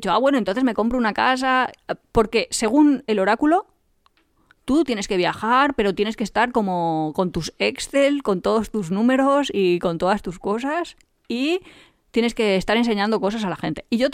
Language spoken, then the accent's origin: Spanish; Valencian Community, Spain; sabe que soy de la Comunidad Valenciana